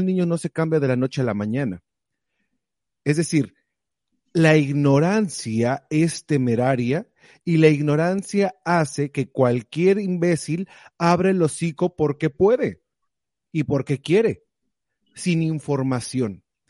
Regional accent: Mexico; Nosotros todos crecimos en México

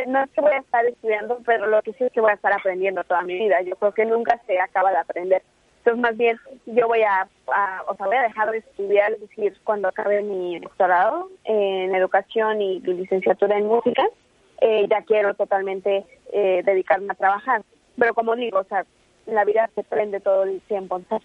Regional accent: Mexico; venir a México y aplicar todo lo que aprendí aquí en mi país

